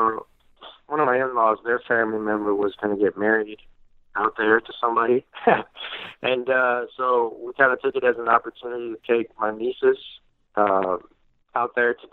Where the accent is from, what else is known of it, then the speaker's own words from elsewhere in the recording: California, United States; even though I grew up in America, I was still able to get some of that culture, just being around such a community of Armenians.